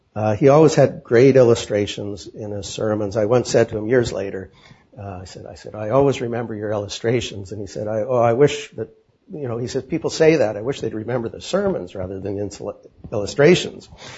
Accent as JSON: {"language": "English", "region": "Saskatchewan", "country": "Canada", "said": "And I'm from Saskatchewan."}